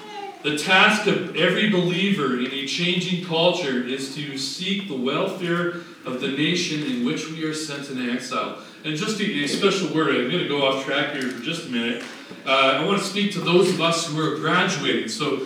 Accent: Canada; I always feel a sense of great gratitude for Canada and the fact that I am Canadian.

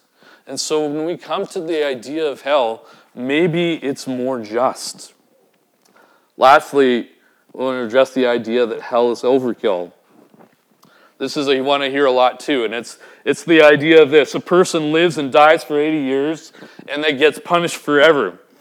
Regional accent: Vancouver, British Columbia, Canada; I'm from Vancouver and we like all animals and all that kind of thing.

